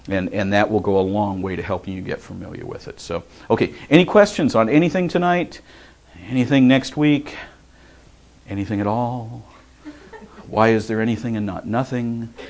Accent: California, United States; the family I came from and growing up as a little Southern California boy that's different than if I grew up in Wisconsin or different than I grew up in New Jersey, right?

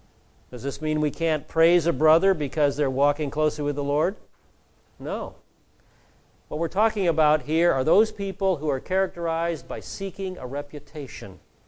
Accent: Pacific Northwest, United States; now in Southern California, United States; I'm a transplant from the Northwest, and this is a very different culture from the Northwest.

